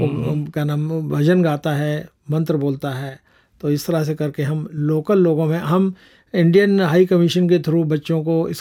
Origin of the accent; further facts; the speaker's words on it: India; मेरी सिटीजनशिप है, लेकिन अभी भी हृदय में भारत ही बसता है, तो इसलिए हम भारत की ही बात करते हैं। भारत का रहने वाला हूँ, हिंदी में बात बताता हूँ